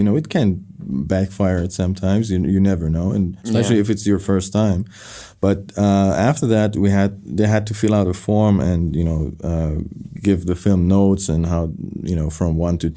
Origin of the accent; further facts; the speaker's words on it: Iran; I mean, I was born in 86, but I guess growing up in Iran, I was a couple of, you know, decades always behind.